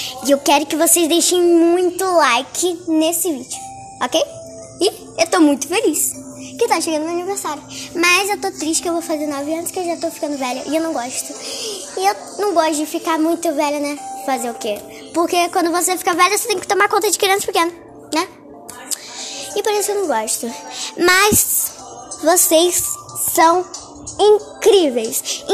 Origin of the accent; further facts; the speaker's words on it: Campos dos Goytacazes, Rio de Janeiro, Brazil; born there; now in Rio das Ostras, Brazil; E eu moro em Rio das Ostras, só que eu nasci em Campos. Então eu tô em Campos na casa da minha avó.